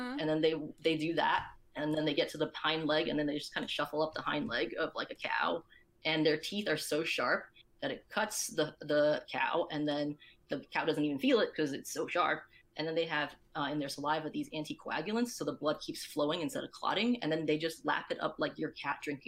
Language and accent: English; Hong Kong; because I'm originally from Hong Kong and I basically grew up with a very Southeast Asian kind of diet also.